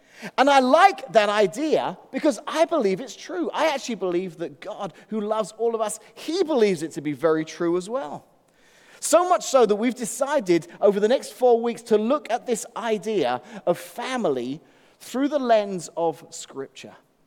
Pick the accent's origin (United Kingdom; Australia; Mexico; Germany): United Kingdom; England; now in Washington, United States; England. I grew up in England. So as a kid growing up in England, we had a lot of TV shows